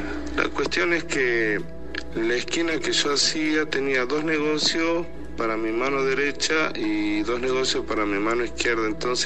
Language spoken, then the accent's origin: Spanish; Salta, Argentina; Soy de Salta, Argentina.